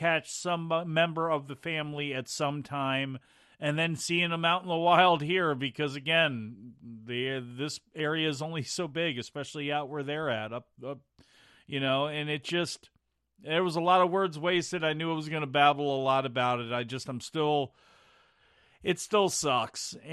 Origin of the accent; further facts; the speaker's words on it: Selbyville, Delaware, United States; You know, say I'm from Selbyville, and that is, of course, that's what I would be for the rest of the night, you know, Selbyville.